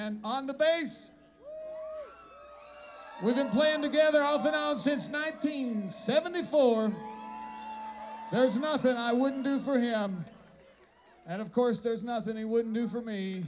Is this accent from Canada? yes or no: yes; Toronto, Ontario, Canada; I was originally from Toronto.